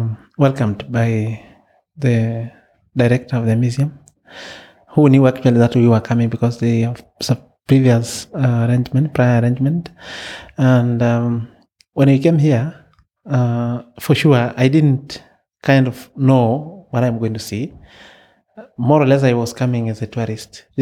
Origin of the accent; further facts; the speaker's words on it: Tanzania; from Tanzania, Maasai community.